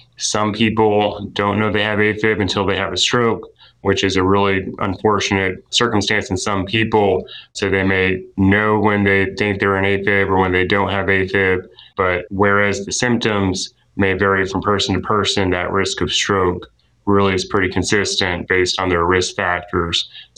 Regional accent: Asheville, North Carolina, United States; now in Wilmington, United States; I grew up in Asheville, but I've had family at this part of the state, so I'm over in Wilmington and a lot of family here, but back and forth across the state my whole life.

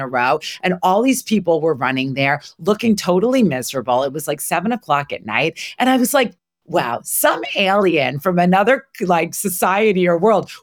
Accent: New York, United States; being such a New Yorker, I like, it was MapQuest, I think at the time, not even like Google Maps.

